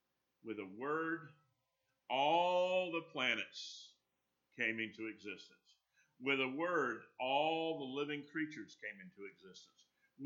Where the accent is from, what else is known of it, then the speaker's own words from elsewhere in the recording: Florida, United States; it was hot where I grew up in North Florida. It's about the same climate as it is here.